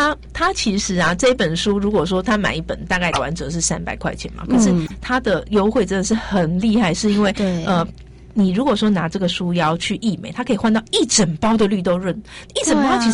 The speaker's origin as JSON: {"language": "Chinese", "country": "Taiwan", "said": "几乎身为台湾人是每天都吃得到的"}